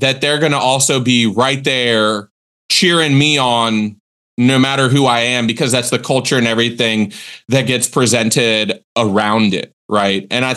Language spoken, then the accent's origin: English; Virginia Beach, Virginia, United States; folks know now that I grew up in Hampton Roads. I went to Salem High School in Virginia Beach and moved away, did my undergrad, did my graduate school.